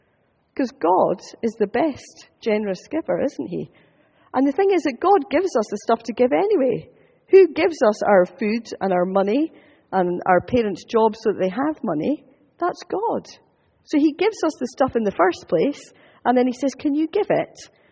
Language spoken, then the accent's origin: English; Scotland, United Kingdom; It's okay, I'm allowed to say that. I am Scottish, okay?